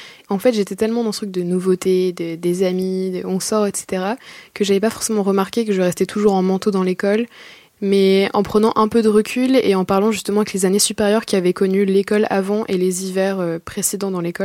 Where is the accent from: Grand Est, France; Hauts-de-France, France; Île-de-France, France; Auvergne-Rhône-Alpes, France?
Hauts-de-France, France; Pérenchies; J'ai grandi à Péranchy, c'est une petite ville de campagne juste à côté de Lille, et je viens d'une famille de créatifs.